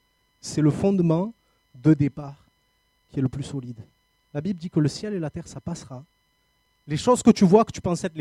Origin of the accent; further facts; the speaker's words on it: Marseille, Provence-Alpes-Côte d'Azur, France; J'avais pas envie de monter à Créteil, je suis marseillais à la base.